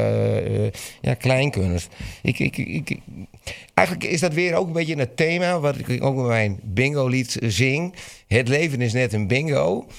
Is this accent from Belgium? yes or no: no; Netherlands; Want ik ben een Hollander, hè? Ik woon in Amsterdam.